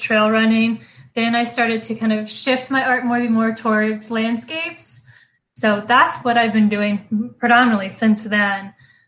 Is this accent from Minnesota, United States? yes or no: no; Florida, United States; And I grew up in West Pasco County, and I went to Starkey Park all the time growing up.